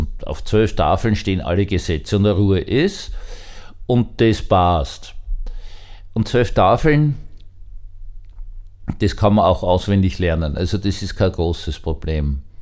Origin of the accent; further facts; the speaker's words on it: Austria; Also Sie merken jetzt, ich so als Österreicher, bin ganz furchtbar fertig